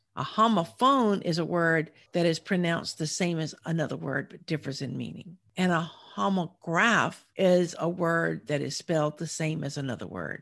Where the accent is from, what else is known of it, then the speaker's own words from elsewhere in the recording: South Carolina, United States; Well, I think the reason I say there instead of there is because I'm from South Carolina.